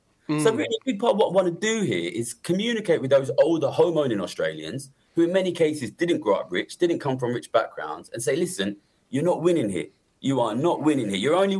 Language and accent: English; London, United Kingdom; I come from London